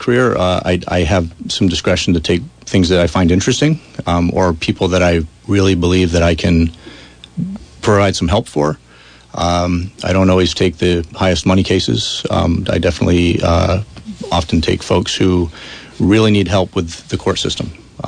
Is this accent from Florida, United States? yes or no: no; Bennington, Vermont, United States; I'm from Bennington originally. So we moved back to New England